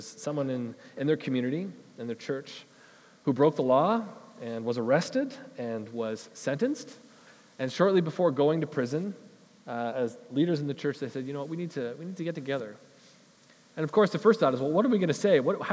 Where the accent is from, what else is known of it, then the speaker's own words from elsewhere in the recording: Western Canada, Canada; And even as Western Canadian people, we have assumptions right away about what love is.